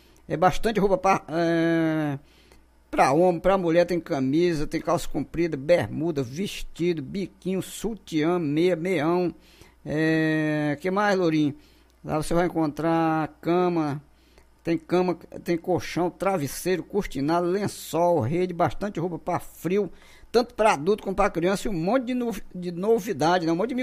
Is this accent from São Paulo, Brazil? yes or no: no; Tarauacá, Acre, Brazil; o Lima é meu conterrâneo, nós somos lá de Tarauacá, né? É, dois cabra bom que a gente é de Tarauacá.